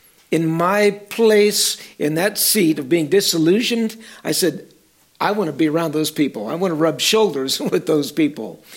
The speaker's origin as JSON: {"language": "English", "country": "United States", "said": "I'm a rich American. I'm rich because I'm an American."}